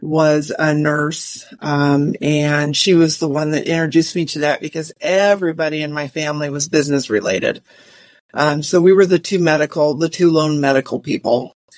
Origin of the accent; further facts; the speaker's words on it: Neely, Nebraska, United States; the small town where I grew up in Neely, Nebraska